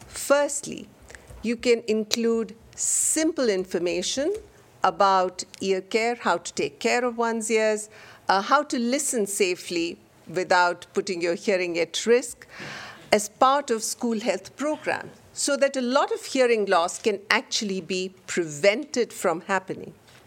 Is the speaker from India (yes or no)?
yes; India; I can tell you from having worked for a couple of decades in my home country in India before I joined WHO that I have seen at first hand the impact of these interventions.